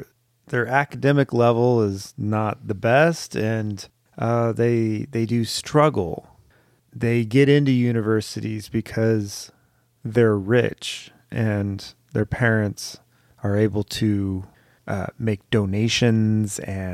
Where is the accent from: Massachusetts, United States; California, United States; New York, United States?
California, United States; Thousand Oaks; They first live in Calabasas, which I grew up in the Thousand Oaks area.